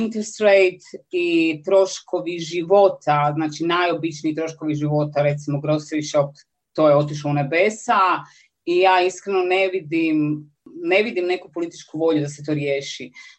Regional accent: Brisbane, Queensland, Australia; dolazim iz Brisbanea, majka sam jedne djevojčice koja je tek krenula u prep.

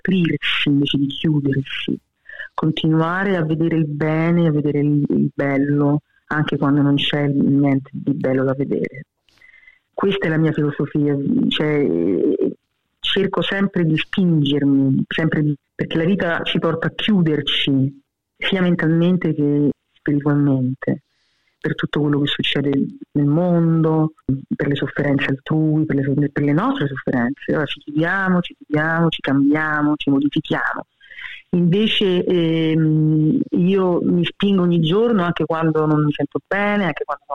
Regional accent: Rome, Lazio, Italy; sono cresciuta comunque in Roma, quindi per me hanno sempre una grande importanza e le festeggio con un grande amore.

